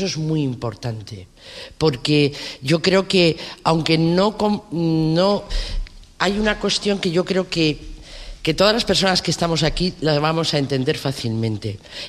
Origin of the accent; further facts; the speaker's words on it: Spain; aquí tengo papeles, soy española, no necesito una ayuda